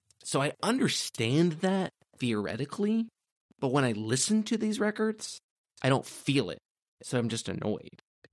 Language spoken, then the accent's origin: English; United States; there's not enough about it that is accessible to me as an American in 2025.